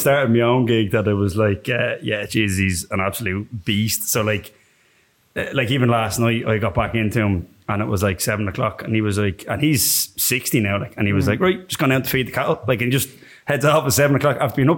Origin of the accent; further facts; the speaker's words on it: Dublin, Leinster, Ireland; So I grew up on a farm in Dublin. Yeah, in southwest Dublin.